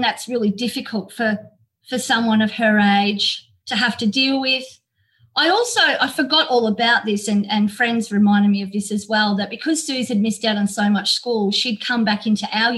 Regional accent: Melbourne, Victoria, Australia; also born or lived in Healesville; which was in Healesville when I was in Year 9. I moved up there from Melbourne and we sort of became friends.

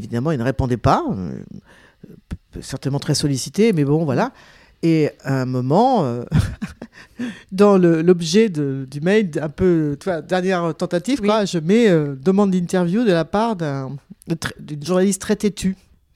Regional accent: Nouvelle-Aquitaine, France; Et c'est un peu l'emblème de ma région d'origine.

